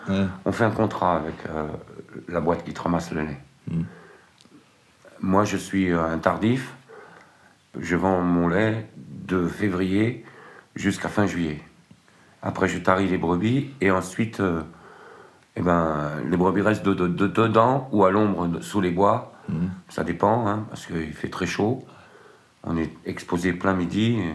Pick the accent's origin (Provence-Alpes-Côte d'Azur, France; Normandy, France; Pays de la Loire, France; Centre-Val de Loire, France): Normandy, France; born there; quand j'étais petit, je suis né en Normandie